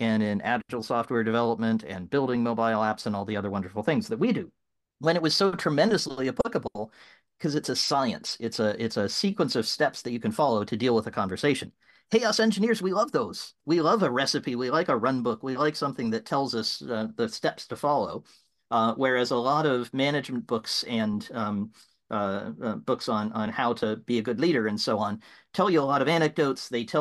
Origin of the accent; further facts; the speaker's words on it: England, United Kingdom; I talk funny, but I'm English.